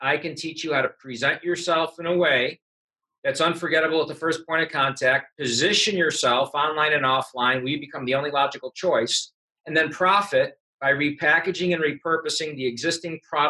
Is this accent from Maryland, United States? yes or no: no; Buffalo, New York, United States; I grew up in Buffalo, New York, you know, snow country.